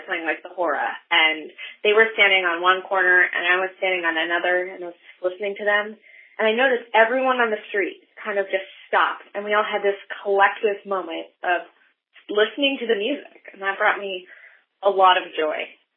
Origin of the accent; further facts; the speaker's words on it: Seattle, Washington, United States; I'm from Seattle.